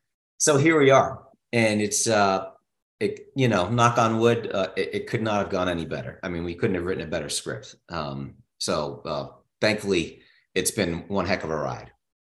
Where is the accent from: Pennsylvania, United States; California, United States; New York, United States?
New York, United States; now in Maryland, United States; Coming from New York, I'm originally from New York, where local really means nothing to people because people are from all over the place.